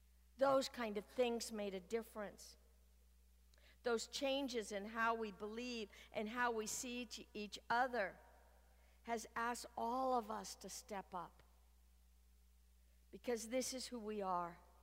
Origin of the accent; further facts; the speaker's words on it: Oakland, California, United States; I grew up in West Oakland, and in my neighborhood, there was every color. There was every race.